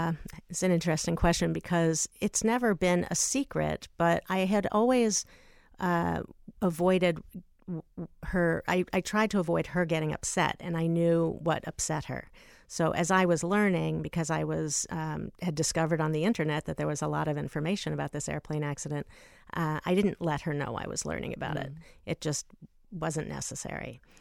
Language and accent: English; South Carolina, United States; also born or lived in Buffalo, New York / Boston; and then we moved to Buffalo, New York, and then to outside of Boston. And ultimately, I was raised in South Carolina